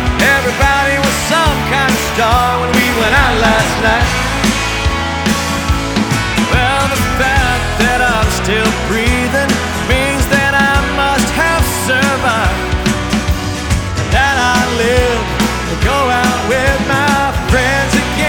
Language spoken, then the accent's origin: English; Tennessee, United States; Well, you know I'm a music man, and I grew up in East Tennessee